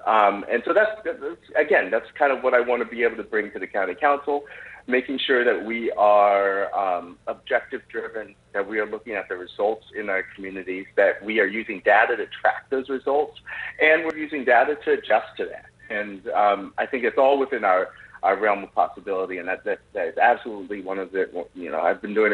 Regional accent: Mount Airy, Maryland, United States; Well, I was born and bred in Mount Airy. My dad and mother moved up here back in the 80s from Baltimore in order to kind of grow a family. And so I was born here mid 80s.

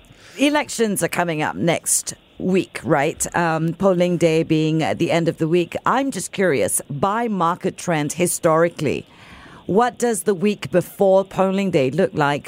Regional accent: Singapore; As the Singaporean on this conversation, bite your tongue.

